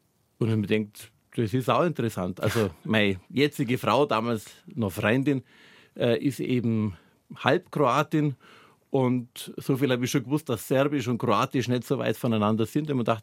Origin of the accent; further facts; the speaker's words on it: Bavaria, Germany; Gempfing ist es ja eben nicht weit weg von da, wo ich her bin, sozusagen alles aus dem Rainer Winkel, dem Lech-Donau-Winkel, der sich da in der Nähe von Rhein am Lech so ergibt.